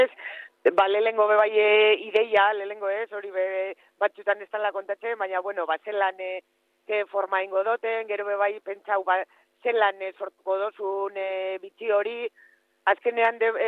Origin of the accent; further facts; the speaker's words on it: Basque Country, Spain; holan erdizak baino gehiago, Durangaldekoak gara